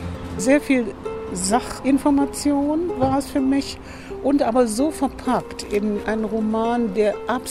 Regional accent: Aachen, North Rhine-Westphalia, Germany; Ich komme aus Aachen, bin ehemalige Lehrerin für Sonderpädagogik

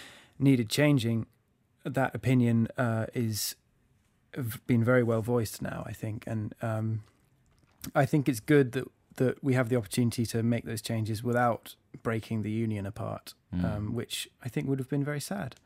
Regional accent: Scotland, United Kingdom; moved away; I am from Scotland, yes. Yeah. So although I don't have a Scottish accent.

